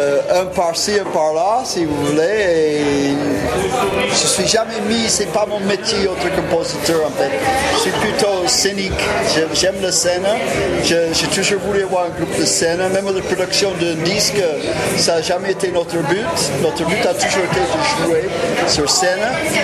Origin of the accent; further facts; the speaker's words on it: California, United States; French is a second language; c'est la musique que avec laquelle j'ai grandi en Californie.